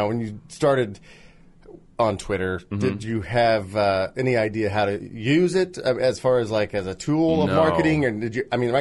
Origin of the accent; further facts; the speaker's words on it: Midwest, United States; now in Los Angeles, United States; Heidi and I grew up in the Midwest.